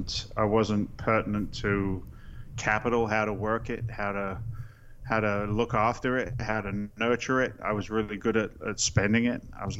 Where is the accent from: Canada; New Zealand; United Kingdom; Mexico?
United Kingdom; England; now in United States; I'm an immigrant to the States. I came here in 86 from England. I'm a working class guy.